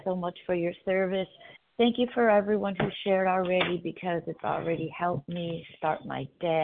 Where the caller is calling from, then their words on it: California, United States; Oh, sorry, Southern California, Pacific